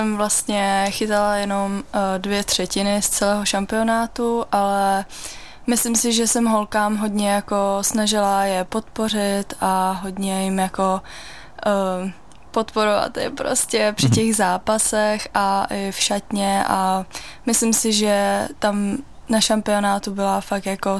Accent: Ústí nad Orlicí, Pardubice Region, Czechia; já jsem vlastně z Ústí nad Orlicí, což je u České Třebové, ale nemám to daleko ani do Svitav, ani do České Třebové

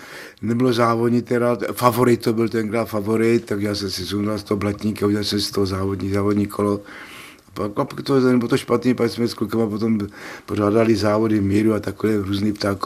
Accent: Zlín, Zlín Region, Czechia; my jsme to měli takhle ve Zlíně, vždycky, že jsem ze Zlína

